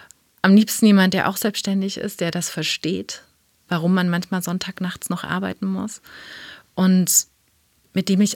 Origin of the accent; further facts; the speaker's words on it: East Germany, Germany; Also ich bin meine Kindheit war in der DDR.